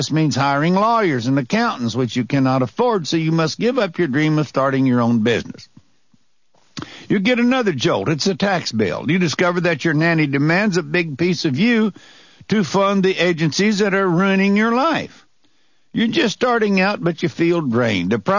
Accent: Boonville, Missouri, United States; born there; But anyway, I was born in Boonville, Missouri, and that town was named after its founder, Daniel Boone.

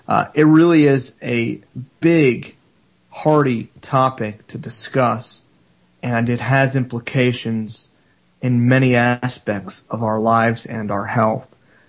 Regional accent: Florida, United States; I want to talk a little bit about cannabis in my home state of Florida.

